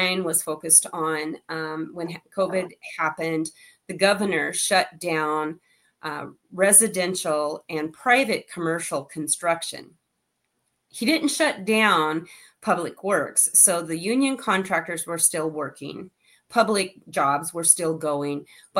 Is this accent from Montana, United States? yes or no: yes; Montana, United States; now in Spokane Valley, United States; So, first I'm going to say I was raised in Montana. I moved to Spokane Valley 28 years ago, and I've lived in the same house since.